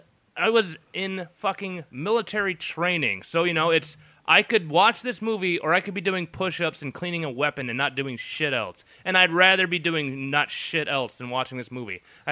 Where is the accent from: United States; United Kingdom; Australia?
Australia; born there; And I was born in Australia. I'm upside down.